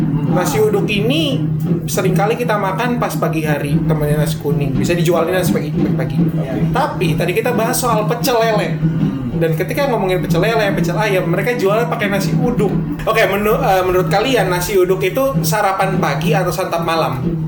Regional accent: Makassar, South Sulawesi, Indonesia; Karena gue sebagai orang Makassar

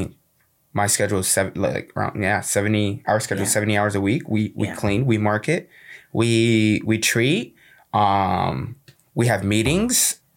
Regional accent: Kendall, Florida, United States; Like I'm from Kendall and there's nothing wrong with Kendall. I'm not bashing.

